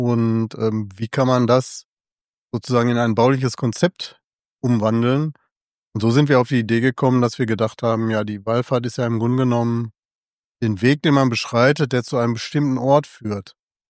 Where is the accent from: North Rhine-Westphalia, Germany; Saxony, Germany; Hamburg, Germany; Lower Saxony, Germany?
North Rhine-Westphalia, Germany; Ich komme ja aus dem Ruhrgebiet.